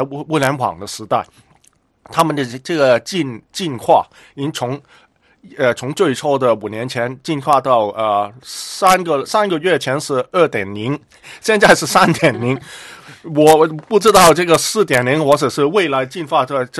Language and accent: Chinese; Hong Kong; 对对，我在香港土生土长的